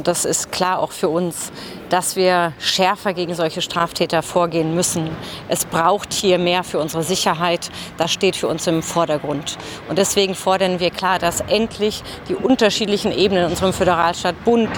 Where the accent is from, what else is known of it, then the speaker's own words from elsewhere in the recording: Baden-Württemberg, Germany; an der deutsch-französischen Grenze im Badischen liegt. Da, wo ich herkomme, das ist nicht der Ort, wo die Hauptfluchtrouten durchlaufen.